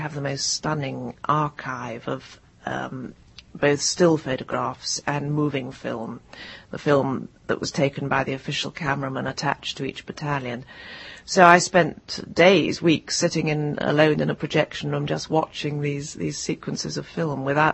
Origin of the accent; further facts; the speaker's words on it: Cairo, Cairo Governorate, Egypt; since I was a child in Egypt. I was born and brought up in Cairo and was a child of 8, 9 or so when the war broke out